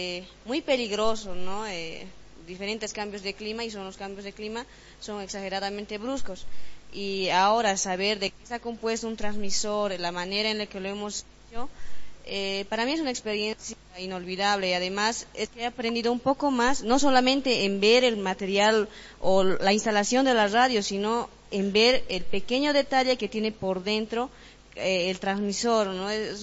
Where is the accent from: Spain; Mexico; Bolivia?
Bolivia; Chorolque, Potosí; Yo vengo desde Cherolque, Santa Bárbara, un centro minero. Y en realidad, el lugar donde yo vivo, el ambiente, el lugar es muy peligroso